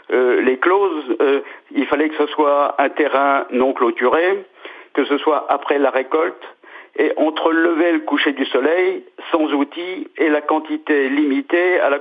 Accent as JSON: {"language": "French", "town": "Bayeux", "region": "Normandy", "country": "France", "tie": "born there", "said": "Je suis né à Bayeux il y a plus de 80 ans."}